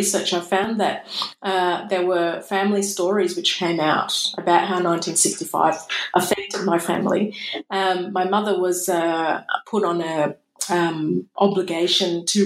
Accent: Indonesia; which I used to hear when I was growing up in Indonesia again.

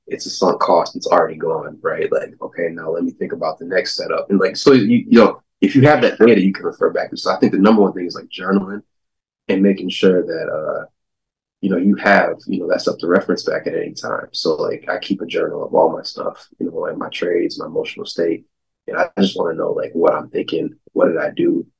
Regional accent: Flint, Michigan, United States; I'm from Flint, Michigan. And there's not a lot of opportunities where we come from to give back to people.

